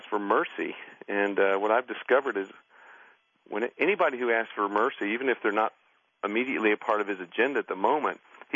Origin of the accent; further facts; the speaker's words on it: the South, United States; I mean, I'm from the South. And in my years of growing up, you know, even in the 60s, 70s, 80s